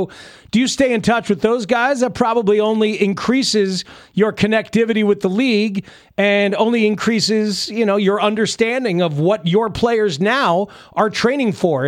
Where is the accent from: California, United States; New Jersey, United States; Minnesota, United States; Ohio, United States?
New Jersey, United States; Man, Brett Bielema knows that I grew up in Jersey.